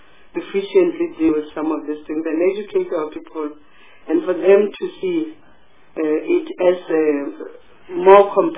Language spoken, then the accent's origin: English; Limpopo, South Africa; I'm from Limpopo.